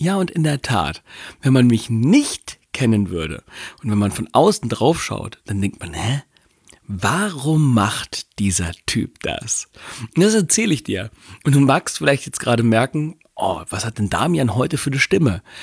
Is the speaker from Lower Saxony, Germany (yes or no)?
yes; Gifhorn, Lower Saxony, Germany; das ich bisher hier in meiner Heimatstadt Gifhorn starte